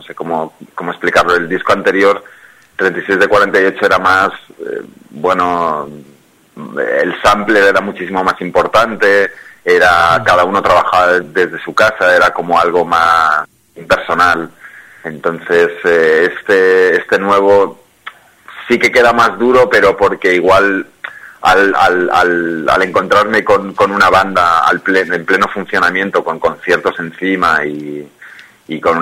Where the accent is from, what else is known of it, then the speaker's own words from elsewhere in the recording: Badalona, Catalonia, Spain; born there; Sí, justo donde yo nací, vamos.